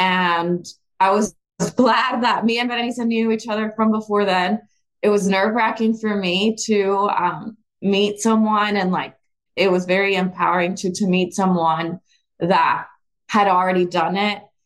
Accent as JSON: {"language": "English", "town": "Baytown", "region": "Texas", "country": "United States", "tie": "born or raised there", "said": "Growing up in Baytown, the refinery is like your backyard. My dad worked in the refineries, and so it was like what I knew."}